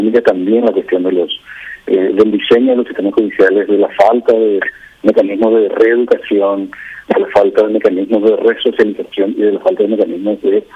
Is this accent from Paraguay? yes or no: yes; Paraguay; nosotros como Estado paraguayo